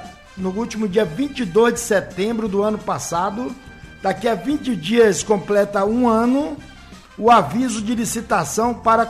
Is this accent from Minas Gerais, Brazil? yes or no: no; Bahia, Brazil; O Vitória é a Bahia e eu sou baiano.